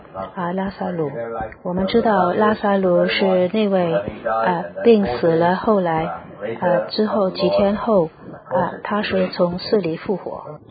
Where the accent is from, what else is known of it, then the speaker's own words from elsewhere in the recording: China; 不知道好像我们中国人不知道给他什么茶呢